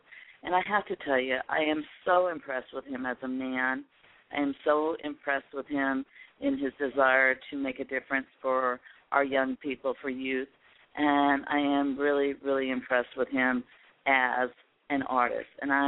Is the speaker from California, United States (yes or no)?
no; Seattle, Washington, United States; two amazing artists, you know, from right here in my hometown of Seattle, Washington.